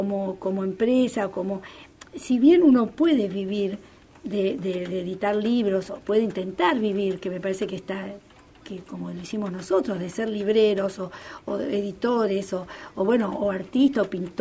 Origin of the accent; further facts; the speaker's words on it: Rosario, Santa Fe, Argentina; siento que se generan cosas que no tienen que ver conmigo, como rosarina